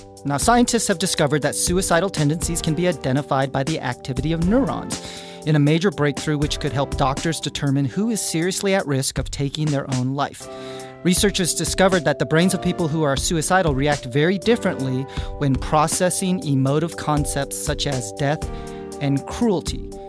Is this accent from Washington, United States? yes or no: yes; Washington, United States; Growing up in Washington State, I hate the humidity here.